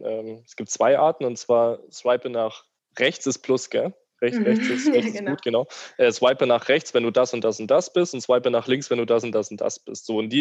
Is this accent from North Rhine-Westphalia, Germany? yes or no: no; Stuttgart, Baden-Württemberg, Germany; den kann man in Stuttgart, ich komme übrigens aus Stuttgart, mieten